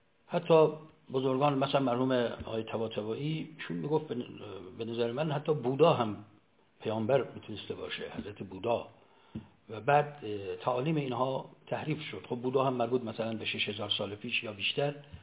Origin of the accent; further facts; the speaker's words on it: Iran; ما ایرانی هستیم